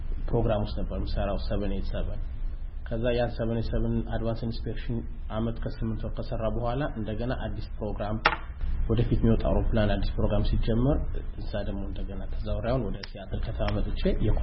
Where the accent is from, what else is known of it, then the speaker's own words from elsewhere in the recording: Bahir Dar, Amhara, Ethiopia; moved away as an adult; እኔ እዚህ ሀገር የመጣሁት በ2004 13 አመት በፊት ነው። ተወልጄ ያደኩት ባህር ዳር ሲሆን